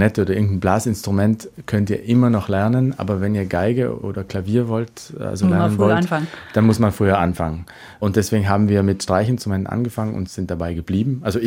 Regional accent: Sterzing, Trentino-Alto Adige, Italy; Mein Vater war der Leiter der Musikschule in meiner Heimatstadt in Sterzing. Das ist die erste Stadt, wenn man von Österreich oder Deutschland kommt und über den Brenner fährt nach Süden.

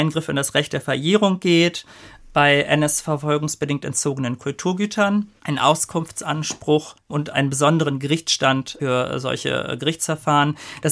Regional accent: Cologne, North Rhine-Westphalia, Germany; ich komme aus Köln, also bringe ich jetzt auch mal ein Kölner Beispiel

